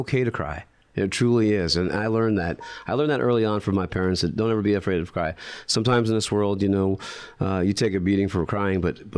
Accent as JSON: {"language": "English", "town": "Tucson", "region": "Arizona", "country": "United States", "tie": "born or raised there", "said": "And talking about survival, growing up in Tucson, I grew up on the south side of Tucson. It was kind of tough back in the day."}